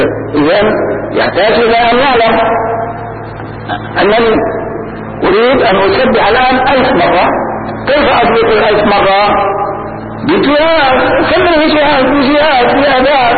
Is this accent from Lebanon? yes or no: no; Damascus, Damascus Governorate, Syria; أما الشكر فهو أن الله عز وجل جعل في بلدتنا لا سيما دمشق هذه مجالس ذكر أحسن